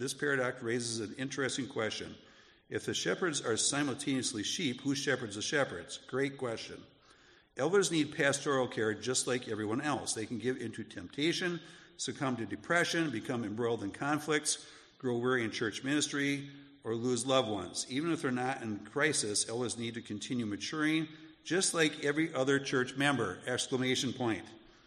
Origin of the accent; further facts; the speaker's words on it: Wisconsin, United States; growing up in Midwestern small town, USA, northern Wisconsin, and how I grew up, right?